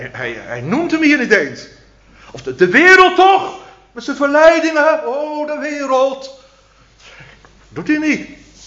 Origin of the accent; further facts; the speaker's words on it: Drenthe, Netherlands; Kan ik het helpen? Ik kom uit Drenthe.